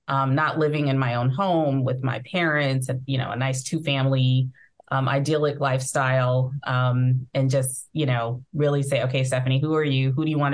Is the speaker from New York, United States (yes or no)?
yes; Staten Island, New York, United States; also born or lived in Midwest; Originally from the Midwest, but raised in Staten Island, New York during my formative years.